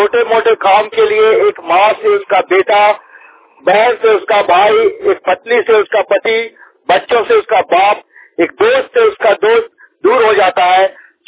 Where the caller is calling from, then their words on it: Daru, Jharkhand, India; Mobile वाणी दारू प्रखंड से।